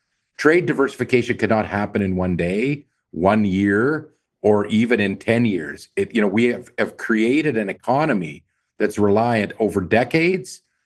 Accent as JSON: {"language": "English", "country": "Canada", "said": "the things that we as Canadians value, you know, in terms of being Canadian versus being living in another nation around the world."}